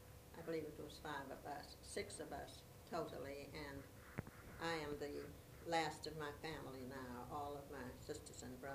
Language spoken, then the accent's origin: English; Miami, Florida, United States; also born or lived in Key West; I was born in Key West, Florida.